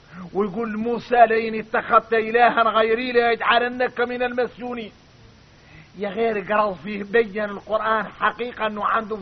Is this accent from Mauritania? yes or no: yes; Mauritania; لكن نحن موريتاني